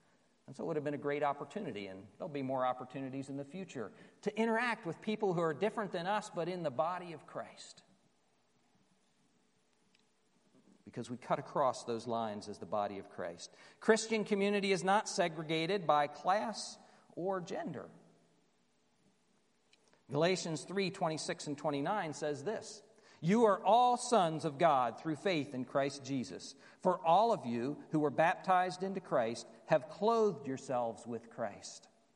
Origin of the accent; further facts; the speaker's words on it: Florida, United States; I grew up in South Florida.